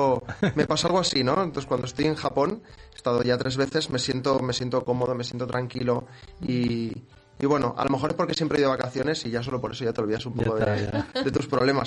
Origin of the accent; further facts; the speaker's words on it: Barcelona, Catalonia, Spain; Bueno, yo estudié diseño gráfico, soy de aquí de Barcelona, y estudié diseño gráfico aquí también